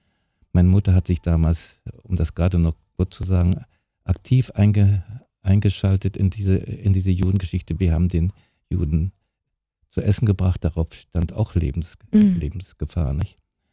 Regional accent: Berlin, Germany; Ich bin ja in Berlin groß geworden und wir wohnten in Berlin-Charlottenburg, also mitten im Zentrum von Berlin. Ich habe den ganzen Krieg dort miterlebt.

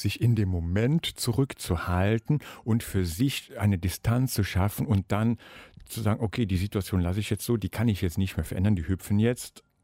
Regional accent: Eifel, Germany; Ich komme aus der Eifel, da ist das Dialekt gesprochen.

